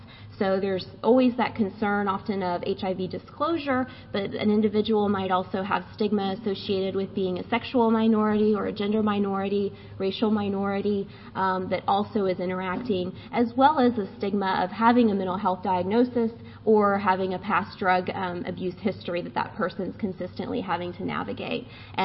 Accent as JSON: {"language": "English", "town": "Tulsa", "region": "Oklahoma", "country": "United States", "said": "I am from Tulsa, and we only have two urban areas in Oklahoma."}